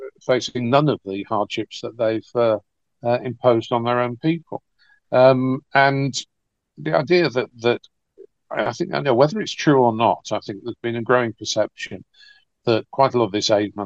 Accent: United Kingdom; the money which we have paid for as British taxpayers in aid to that region

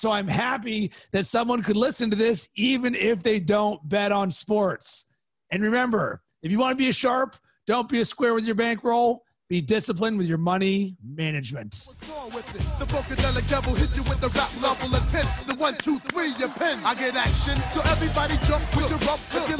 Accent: Pittsburgh, Pennsylvania, United States; now in Chicago, United States; Well, so I grew up in Pittsburgh. I am also a Penguins fan, but I've lived in Chicago for the last 10 years.

